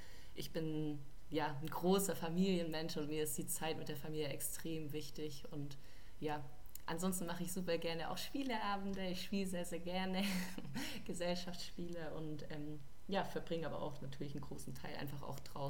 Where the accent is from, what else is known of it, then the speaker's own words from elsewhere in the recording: Baden-Württemberg, Germany; now in Cologne, Germany; also ich lebe aktuell in Köln nach wie vor, aber meine Heimat ist am Bodensee und der VfB ist natürlich deutlich näher in meine Heimat als in Köln